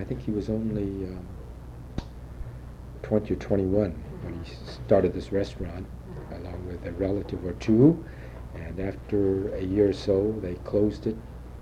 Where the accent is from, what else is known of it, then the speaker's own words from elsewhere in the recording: Bakersfield, California, United States; I was brought up in the Bakersfield schools. I went to grammar school there, high school, and junior college, 2 years of college in Bakersfield.